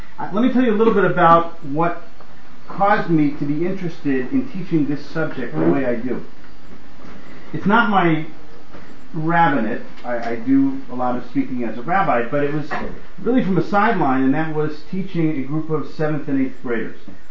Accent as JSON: {"language": "English", "region": "Minnesota", "country": "United States", "said": "As Lenny said, I am from Minnesota, where frozen food means something different from what it means everywhere else."}